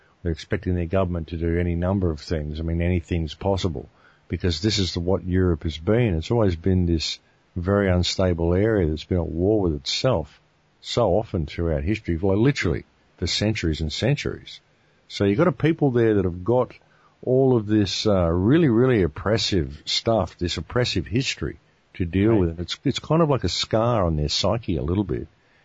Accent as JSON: {"language": "English", "country": "Australia", "said": "I mean, I'm from Australia"}